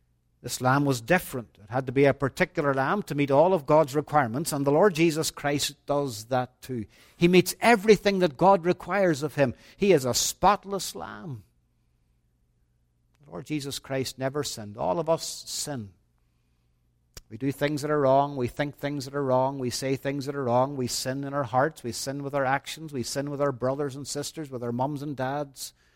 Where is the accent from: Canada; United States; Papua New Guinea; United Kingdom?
United Kingdom; Londonderry, Northern Ireland; Most of you boys and girls know that I'm from Northern Ireland, from Londonderry. Londonderry is a walled city.